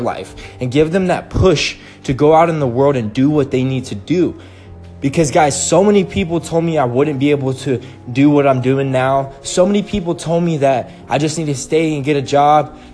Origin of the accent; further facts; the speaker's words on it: Atlanta, Georgia, United States; now in Las Vegas, United States; I'm from Atlanta, Georgia, and I changed my life.